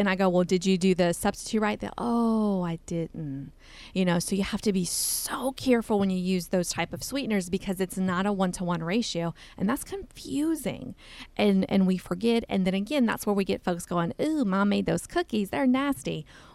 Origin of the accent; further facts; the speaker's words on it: Louisiana, United States; I'm Cajun. I'm from South Louisiana.